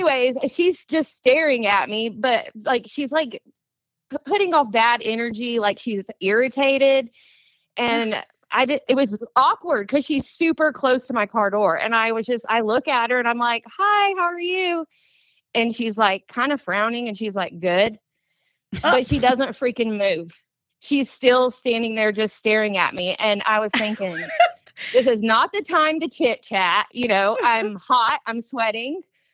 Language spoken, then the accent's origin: English; Oklahoma, United States; I'm from Oklahoma. I say buggy, but everybody else says shopping cart.